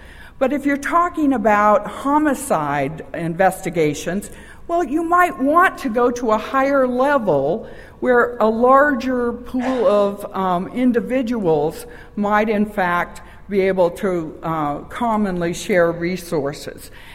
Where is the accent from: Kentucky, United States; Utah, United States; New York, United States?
Utah, United States; I come from Utah, which is one of the healthiest states in the nation